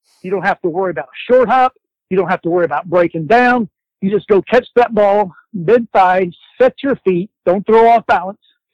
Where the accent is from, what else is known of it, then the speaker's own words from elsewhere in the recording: Texas, United States; I grew up in Texas and I used to watch Daryl Royal and the University of Texas.